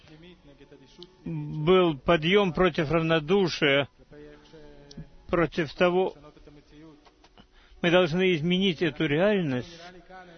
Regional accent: Jerusalem, Jerusalem District, Israel; Добрый вечер, я из Иерусалима

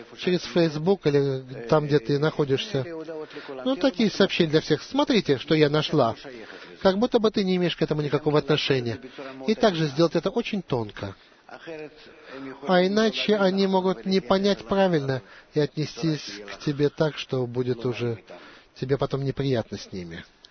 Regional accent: Afula, Northern District, Israel; Мне 15 лет, я из Афулы.

